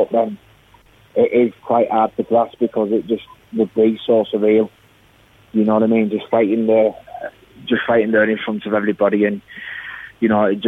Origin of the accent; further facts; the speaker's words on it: St Helens, North West England, United Kingdom; we're born and bred on rugby league growing up in St Helens.